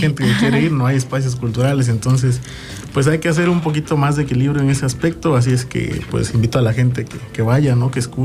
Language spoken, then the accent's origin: Spanish; Oaxaca, Mexico; Bueno, pues yo principalmente soy de Oaxaca. Vengo de Oaxaca, vengo hasta acá por azares del destino, ¿no?